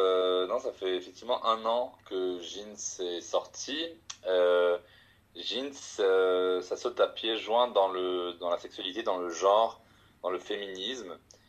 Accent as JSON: {"language": "French", "country": "Morocco", "tie": "born or raised there", "said": "Je suis un vieux jeune homme de 32 ans. Je suis né au Maroc. J'ai été élevé là-bas, dans une culture, on peut dire, arabo-musulmane. Je suis citoyen marocain et citoyen français, fier d'être les deux."}